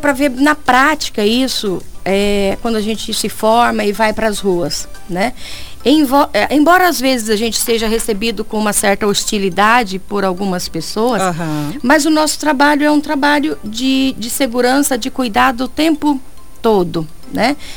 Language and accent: Portuguese; Costa Rica, Mato Grosso do Sul, Brazil; born or raised there; also born or lived in Coxim